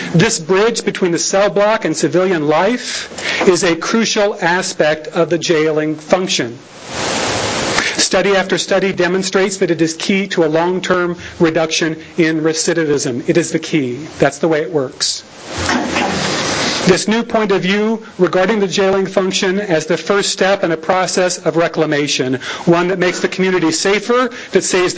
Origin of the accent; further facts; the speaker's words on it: Effingham, Illinois, United States; I grew up in Effingham, a community without much racial or ethnic diversity